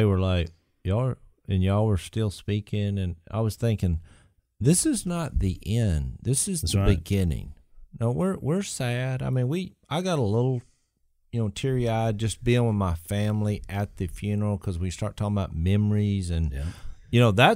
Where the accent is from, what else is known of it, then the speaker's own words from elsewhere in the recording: Louisiana, United States; we're fired up because we're from Louisiana and LSU just dominated the game.